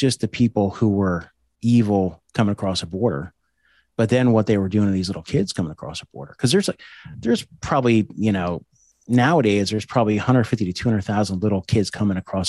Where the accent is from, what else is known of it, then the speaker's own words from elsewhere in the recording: East Coast, United States; And then I'm also from the East Coast.